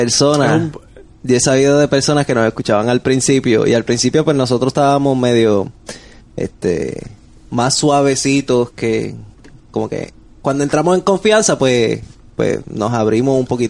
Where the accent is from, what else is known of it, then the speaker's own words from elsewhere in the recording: Puerto Rico; yo soy boricua